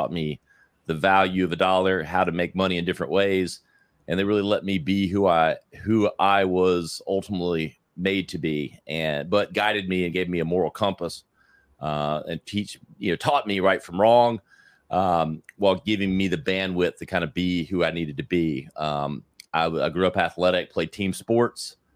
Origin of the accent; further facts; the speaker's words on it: South Carolina, United States; I'm a Southern boy, born and raised in South Carolina.